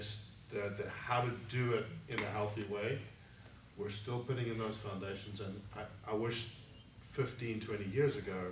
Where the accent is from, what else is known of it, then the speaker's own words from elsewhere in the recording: South Africa; She's American, I'm South African.